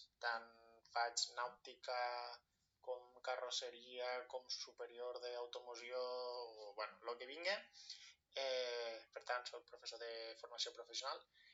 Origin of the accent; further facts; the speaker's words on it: Tortosa, Catalonia, Spain; Soc de Tortosa. Actualment estic destinat a Mataró, al Miquel Biada.